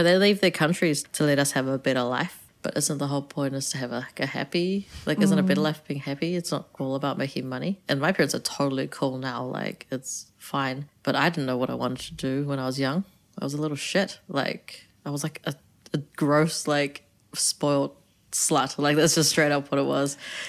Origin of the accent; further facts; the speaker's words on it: Waihi Beach, Bay of Plenty, New Zealand; I was born and raised in New Zealand, raised with, like, a really traditional Asian culture, but went to, obviously, like, a predominantly white school.